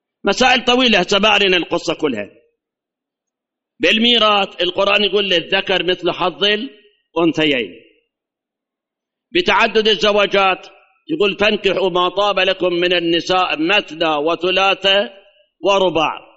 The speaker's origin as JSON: {"language": "Arabic", "country": "Iraq"}